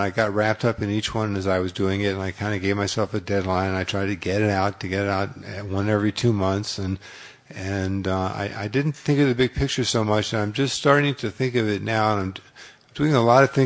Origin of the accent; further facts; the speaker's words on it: United States; Yeah, we're not in a position to say that this intervention will fix things because we're American and we know what we're doing